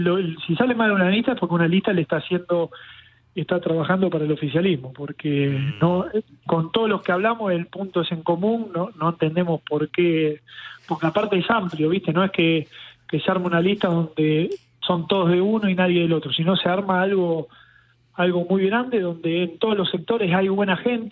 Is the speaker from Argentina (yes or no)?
yes; Avellaneda, Buenos Aires Province, Argentina; soy de Avellaneda, y tenemos los mismos valores que esa gente